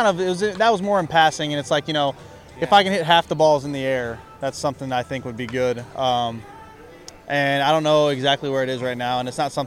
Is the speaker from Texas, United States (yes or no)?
yes; Beaumont, Texas, United States; You know, I'm a Texas guy, and I'm from the Houston area-ish. You know, I'm from Beaumont, which is about 80 miles from Houston.